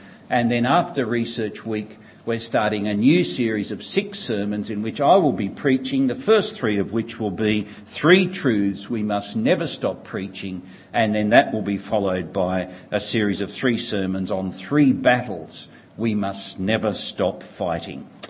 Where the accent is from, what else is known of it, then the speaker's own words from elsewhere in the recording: Australia; But the two big days to celebrate being Australian were Commonwealth Day, which came at the end of May, which we knew was cracker night.